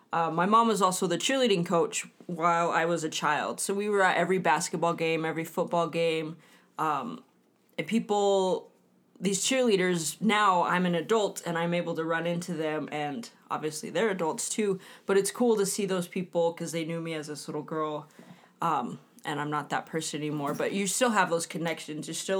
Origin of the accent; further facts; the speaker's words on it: Bloomfield, United States; I grew up in Bloomfield. My mom worked in the school system my entire life. And so Bloomfield is a smaller community than what we live in right now.